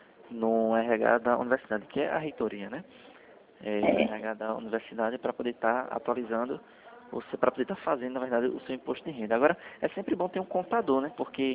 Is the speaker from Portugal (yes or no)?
no; Pernambuco, Brazil; Não, sou de Pernambuco.